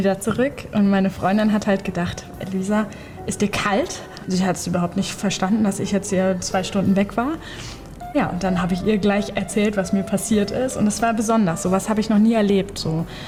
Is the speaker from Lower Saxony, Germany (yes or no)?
no; Hamburg, Germany; wir kommen ja zum Beispiel aus Hamburg